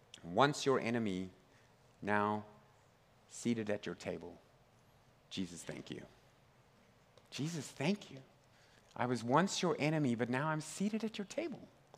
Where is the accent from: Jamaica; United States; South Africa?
South Africa; I grew up in South Africa in the apartheid years